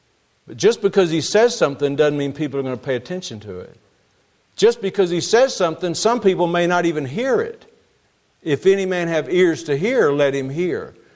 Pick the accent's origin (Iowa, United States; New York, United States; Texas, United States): Texas, United States; I was raised in East Texas, east of Dallas, and we lived in this little small frame house, didn't have air conditioning, didn't have carpet, didn't have a furnace in the house.